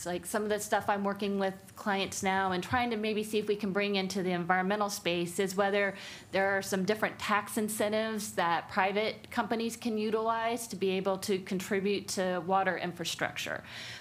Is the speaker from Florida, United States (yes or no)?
yes; Orlando, Florida, United States; Well, I'm a native Floridian. I've grown up in Orlando area.